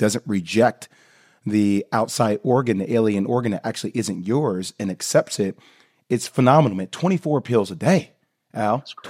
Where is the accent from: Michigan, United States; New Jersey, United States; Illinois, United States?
New Jersey, United States; Plainfield; And I'm born and raised in Plainfield, New Jersey.